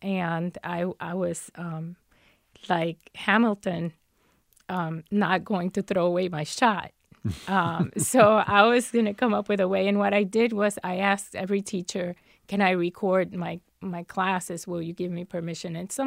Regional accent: Puerto Rico; English is a second language; And I learned English. You had to take English in Puerto Rico from the time you're in second grade.

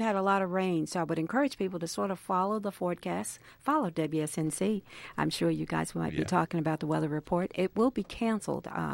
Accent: Roxboro, North Carolina, United States; I'm from Roxboro, North Carolina, near Durham. So I did not go to a high school here in Winston.

